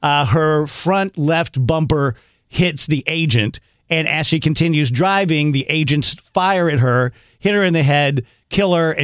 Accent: South Roxana, Illinois, United States; I grew up in South Roxana

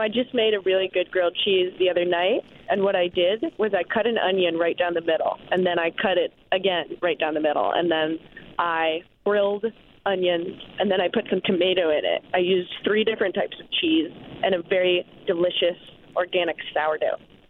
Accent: Evanston, Illinois, United States; now in Los Angeles, United States; I went to St. A's, and it was great. I love Evanston. It's my hometown.

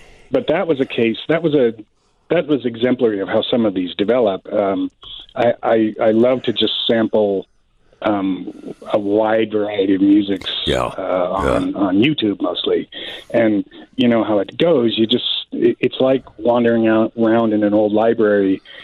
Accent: Wyoming, United States; moved away as an adult; now in Chicago, United States; because we're from Wyoming, which has 600,000 people in the entire state.

